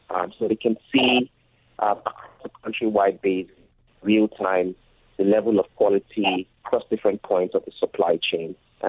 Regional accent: Nigeria; while I was growing up in Nigeria.

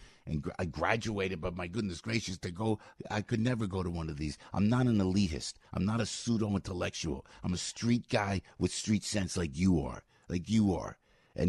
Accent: United States; You know what I really am? I'm an American. I come from the Italian. I come from the Italian roots, but I am an American.

